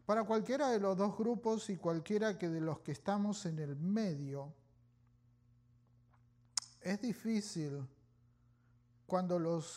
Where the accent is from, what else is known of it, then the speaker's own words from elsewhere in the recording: Argentina; Creciendo en Argentina, una de las cosas que, digamos, he podido experimentar es justamente ver a mi papá, ¿no?